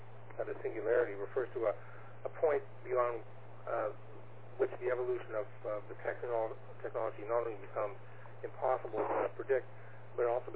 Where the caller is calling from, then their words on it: Toronto, Ontario, Canada; I'm transmitting from Toronto, Ontario, Canada